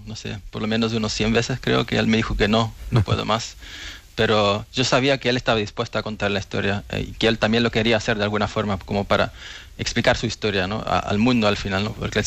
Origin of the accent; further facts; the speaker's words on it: Belgium; Spanish is a second language; Tampoco hablaba español antes, era uno de los traumas de mi padre, porque crecí en Bélgica, ¿no? Donde mi papá llegó.